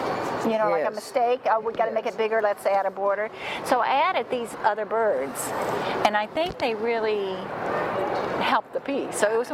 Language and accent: English; Tennessee, United States; also born or lived in Colorado; now in Houston, United States; I grew up in Tennessee, but then when I got married, we lived at quite a few places. So the last place we lived before Houston was Colorado.